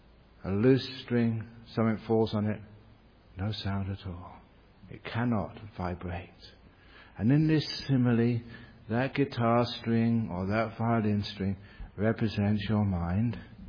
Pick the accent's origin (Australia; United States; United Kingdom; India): United Kingdom; England; I said, I'm not crazy, I'm just English.